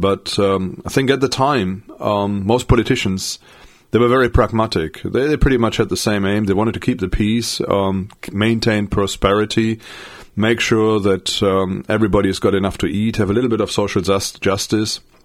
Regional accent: Germany; English is a second language; being German, I've had the, growing up in West Germany, we've had East Germany just, couple of miles on the other side from where I was born

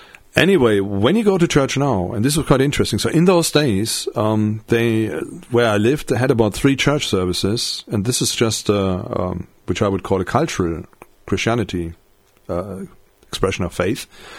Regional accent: Paderborn, North Rhine-Westphalia, Germany; I sort of remember sort of going down Paderborn, where, you know, downtown, where my hometown is, and obviously now I'm just a visitor.

